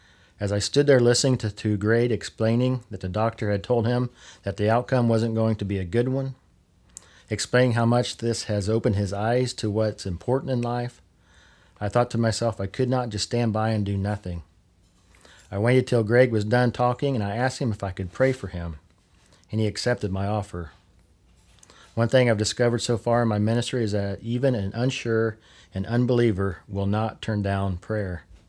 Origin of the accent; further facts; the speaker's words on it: Warren, Indiana, United States; I grew up in Warren and spent a lot of time as a kid terrorizing the hallways of the then Methodist Memorial Home from where both my parents retired from.